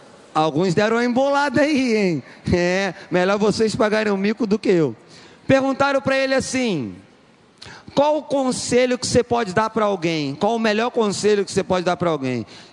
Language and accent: Portuguese; Brazil; Falei, meu Deus do céu, estou quase esquecendo que eu sou brasileiro.